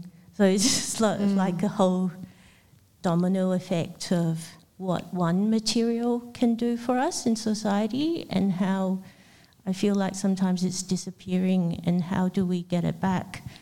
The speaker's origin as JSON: {"language": "English", "country": "Hong Kong", "tie": "born or raised there", "second_language": "English", "said": "I'm Chinese, so and I grew up in Hong Kong, so I grew up with the traditional characters"}